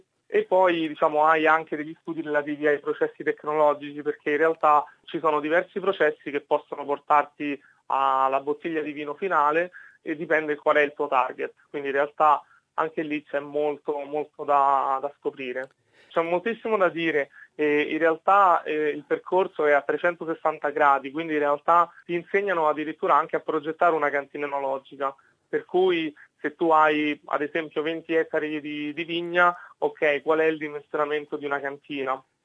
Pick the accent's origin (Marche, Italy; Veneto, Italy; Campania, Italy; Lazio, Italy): Lazio, Italy; Rome; moved away as an adult; now in Mildura, Australia; io ho 29 anni, sono di Roma e mi sono trasferito 2 anni fa a Mildura.